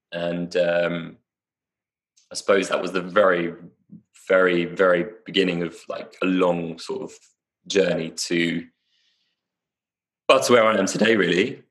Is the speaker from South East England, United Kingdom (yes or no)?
no; London, United Kingdom; I grew up in London, I live in London, and it can be a really challenging place